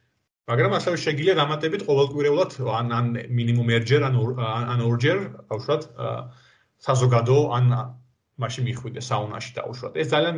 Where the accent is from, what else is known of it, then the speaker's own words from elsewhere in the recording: Batumi, Adjara, Georgia; რა თქმა უნდა დავიბადე და გავიზარდე ბათუმში